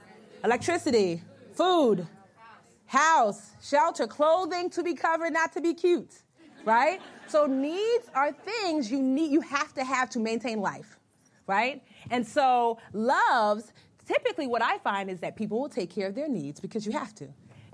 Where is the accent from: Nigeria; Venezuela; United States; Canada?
Nigeria; So I'm Nigerian, so it's jollof rice.